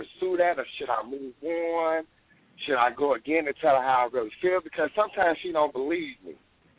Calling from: Illinois, United States; I'm calling from Illinois.

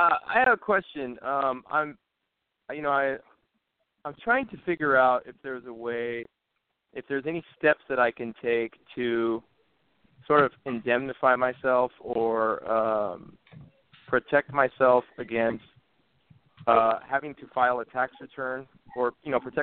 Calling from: Long Beach, California, United States; Long Beach, California.

